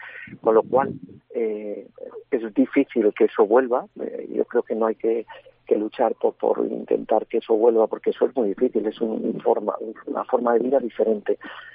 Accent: La Rioja, Spain; yo como soy del norte, de La Rioja

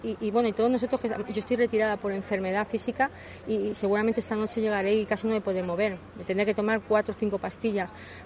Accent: Spain; valorar a nuestro país, nuestra bandera, valorar y estar orgullosos de lo que somos españoles

